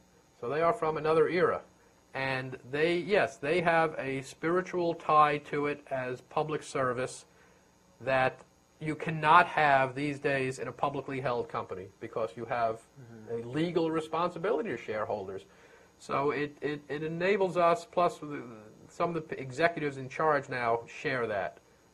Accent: Brooklyn, New York, United States; When I grew up in Brooklyn many years ago, there were 7 daily newspapers in New York City.

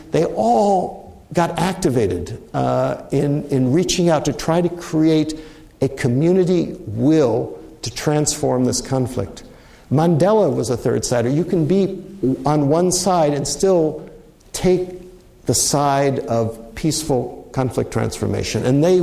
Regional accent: Switzerland; I grew up in Switzerland, spent many years growing up in Switzerland

